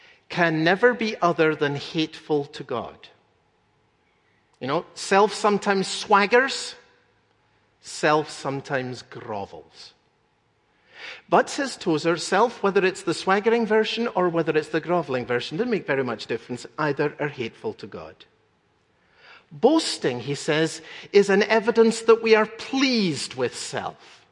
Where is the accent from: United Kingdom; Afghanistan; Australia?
United Kingdom; Scotland; When I was growing up in Scotland, we used to sing a song about the Bible